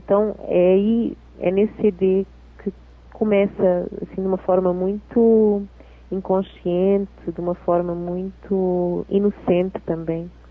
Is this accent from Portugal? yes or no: yes; Portugal; accent: Portuguese; portuguesa que sou eu cantando as canções brasileiras. Acho que essa é que é a grande questão, que é o sotaque e todo esse... tudo que traz o sotaque de Portugal, né?